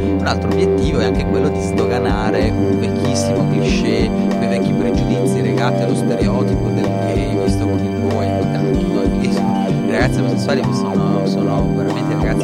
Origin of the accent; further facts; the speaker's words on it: Apulia, Italy; now in Trento, Italy; Ho 27 anni e vivo a Trento ormai da tanto tempo. Sono un trentino doc, sono un pugliese trapiantato a Trento.